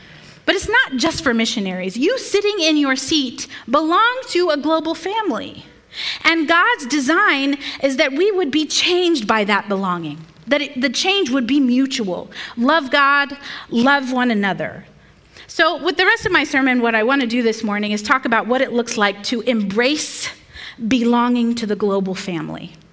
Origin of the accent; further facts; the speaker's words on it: Texas, United States; Hey now, I'm still a Texan, all right?